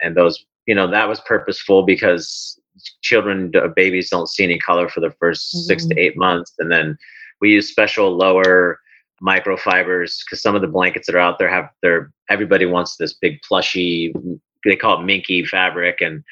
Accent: California, United States; I grew up in California and I'd been to Mexico and Canada, but never outside of the US.

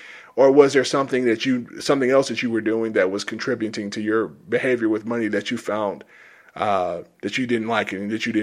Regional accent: Georgia, United States; I grew up in South Georgia, and it's very rural, you know, agrarian society, economy.

